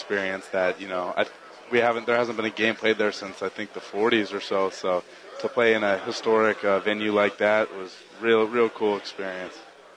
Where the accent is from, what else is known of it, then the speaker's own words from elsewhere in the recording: California, United States; I'm from California, so Big Ten country, we don't really hear much about it.